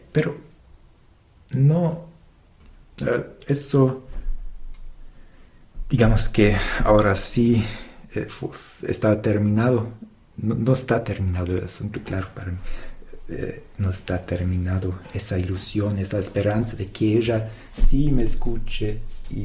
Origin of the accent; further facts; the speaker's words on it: Germany; Spanish is a second language; también es mi batalla porque soy alemán, me va así